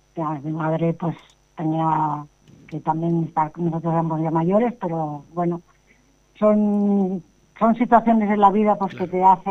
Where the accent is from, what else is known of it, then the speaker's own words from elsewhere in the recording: Roda, Catalonia, Spain; yo soy muy feliz aquí en mi pueblo. La verdad, mis padres así vinieron de Andalucía aquí a Cataluña y en especial aquí a Roda.